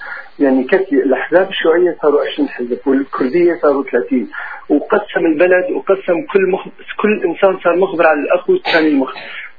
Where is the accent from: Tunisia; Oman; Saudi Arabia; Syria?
Syria; انا من سوري